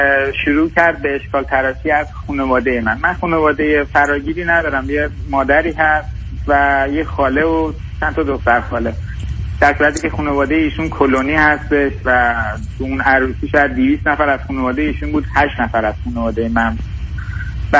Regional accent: Iran; moved away; دور از ایران دارم زندگی میکنم، اومدم حالا بعد از 4 سال ایران

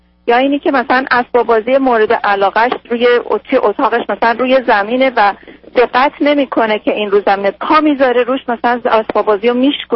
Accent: Iran; من خودم شخصا تو خانواده بزرگ شدم که باید و نباید زیاد توش بوده، قید و شرط و اینا زیاد داشتیم در ایران

